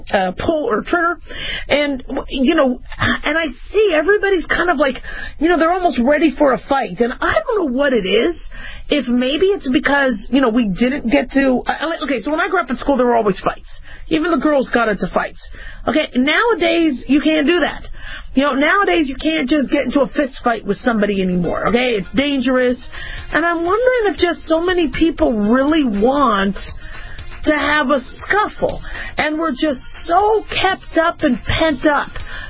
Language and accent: English; Phoenix, Arizona, United States; Phoenix? I grew up in Phoenix. We're not rude.